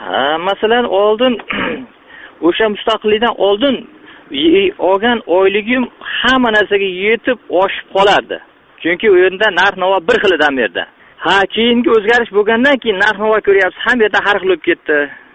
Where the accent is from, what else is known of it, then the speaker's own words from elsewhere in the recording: Andijan, Andijan Region, Uzbekistan; Men asli Andijondanman.